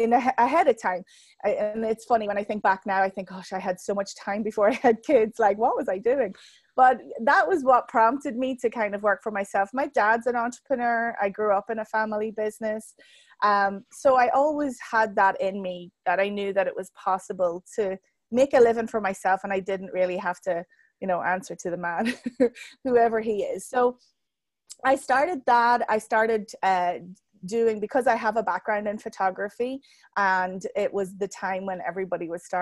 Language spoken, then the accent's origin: English; Ireland; now in Atlanta, United States; I'm originally from Ireland, but I live here now in Atlanta.